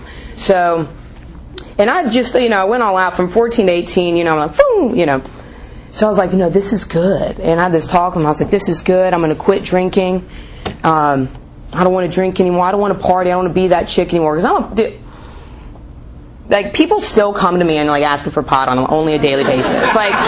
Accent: North Carolina, United States; And I grew up in North Carolina, and it's pretty common.

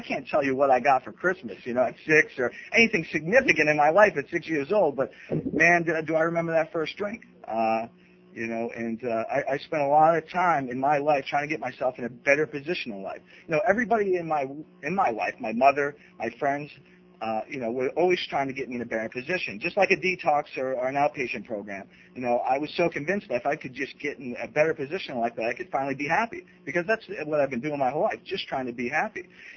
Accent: Portland, Maine, United States; I grew up in Portland. Single mother, on Grant Street, and finally moved to a place where I turned 18 at, 13 years, I lived on Munjoy Hill

